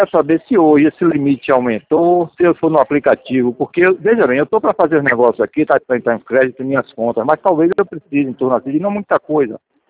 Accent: Salvador, Bahia, Brazil; Pronto, tô aqui em Feira de Santana, Bahia, que eu sou daqui de Salvador.

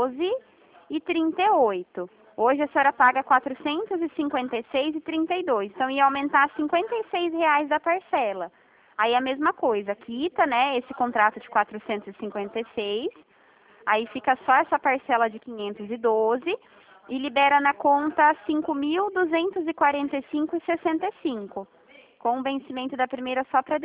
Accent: São Paulo, Brazil; eu sou interior de São Paulo

